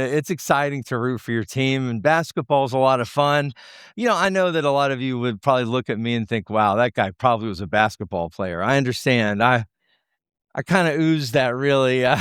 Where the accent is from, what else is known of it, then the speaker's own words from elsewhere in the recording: Atlanta, Georgia, United States; I've been born and raised in Atlanta. I know how it works, y'all.